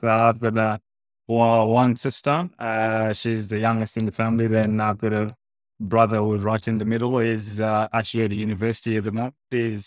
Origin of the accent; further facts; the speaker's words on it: Harare, Zimbabwe; also born or lived in Gweru; born in Gweru and eventually moved to the big lights in the capital city in Harare when mom moved jobs. And spent most of my childhood in Harare, in Chitungwiza